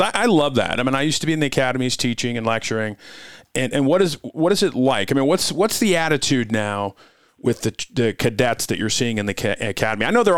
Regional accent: Colorado, United States; a law enforcement training academy here in my home state of Colorado.

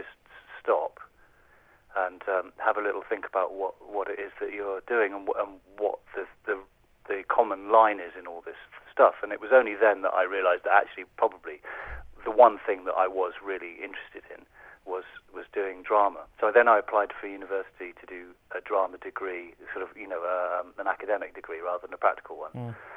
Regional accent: South West England, United Kingdom; when I was very small, I grew up in Somerset

